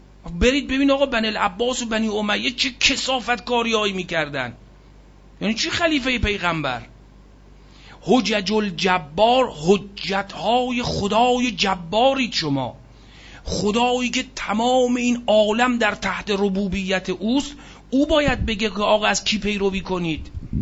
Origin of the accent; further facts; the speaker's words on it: Iran; گفتم از ایرانم. گفت مثلا مذهب چیه؟ گفتم اهل سنت. اهل سنت ایران؟ گفتم بله.